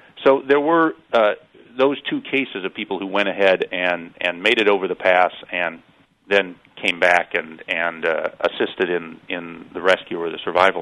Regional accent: Midwest, United States; I grew up in the Midwest, and it gets much colder in the Midwest.

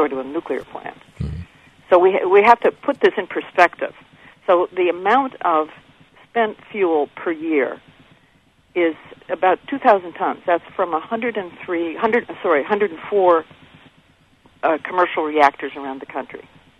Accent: New Mexico, United States; I grew up in New Mexico. My neighbors were uranium miners. They would go up to Grants, to the mineral belt there and mine uranium.

